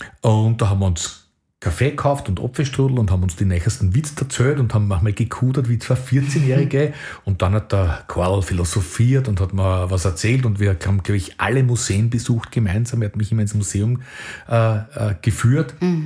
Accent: Hernals, Vienna, Austria; born there; Ich bin in Herrn Hals geboren, im göttlichen Heiland.

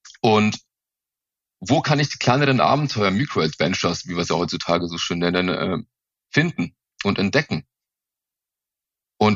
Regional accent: Bavaria, Germany; born there; 36, gebürtiger Mittelfranke und wohne aktuell in Nürnberg.

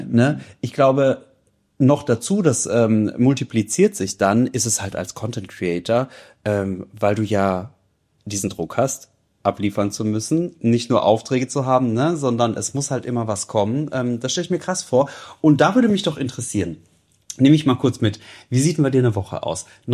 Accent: Baden-Württemberg, Germany; Ich komme ja auch aus dem Dorf, aus Baden-Württemberg

